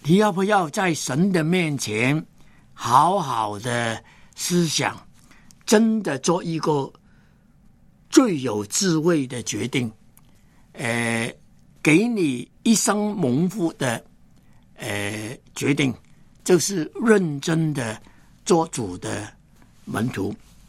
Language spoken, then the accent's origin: Chinese; China; 我们中国人讲呢，人无远虑，必有近忧